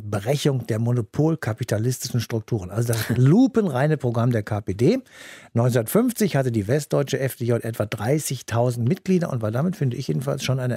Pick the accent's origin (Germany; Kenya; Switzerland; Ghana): Germany; East Germany; born there; Das ist ja mein Geburtsland.